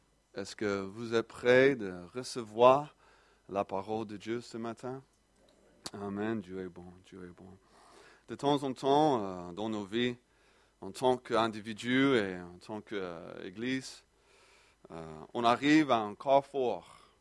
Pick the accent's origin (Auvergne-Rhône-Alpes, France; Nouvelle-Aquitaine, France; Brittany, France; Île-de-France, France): Île-de-France, France; Champigny-sur-Marne; accent: petit accent; Vous allez constater très vite que j'ai un petit accent. Et c'est vrai, je viens de Champigny-sur-Marne.